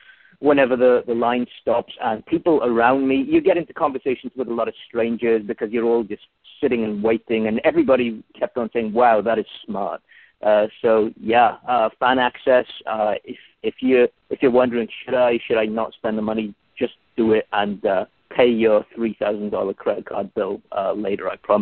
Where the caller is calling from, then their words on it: San Jose, California, United States; from San Jose, California, site of last year's WrestleMania.